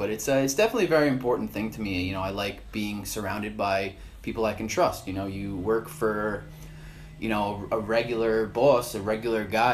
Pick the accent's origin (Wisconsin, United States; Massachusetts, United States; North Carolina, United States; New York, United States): New York, United States; Long Island; I am from Long Island, New York.